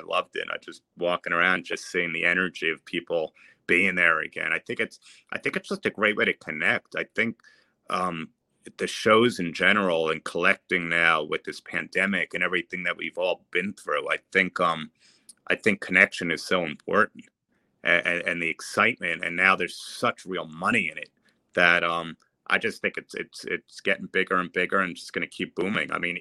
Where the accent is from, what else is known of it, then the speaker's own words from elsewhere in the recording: New Jersey, United States; I'm from New Jersey, so being from New York